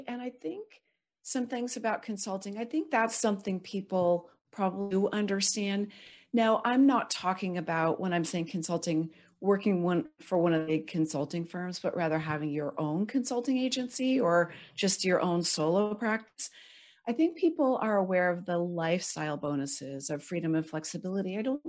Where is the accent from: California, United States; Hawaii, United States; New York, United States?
California, United States; I grew up in Silicon Valley. I'm a Silicon kid